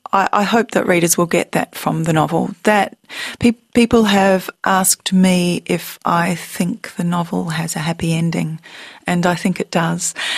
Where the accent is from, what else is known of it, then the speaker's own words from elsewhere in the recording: Perth, Western Australia, Australia; I grew up in Perth, in fact, Cottesloe Beach.